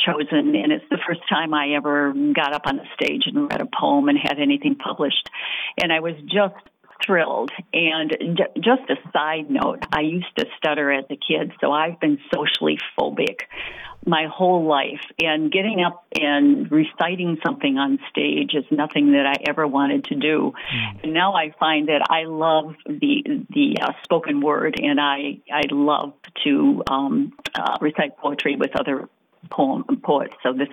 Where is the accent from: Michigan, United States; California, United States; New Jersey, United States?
Michigan, United States; Trout Creek; also born or lived in Ontonagon / Stevenson; I was raised in Trout Creek, Ontonagon, and Stevenson, which are all in the Upper Peninsula. And my mother's family comes from that region generations.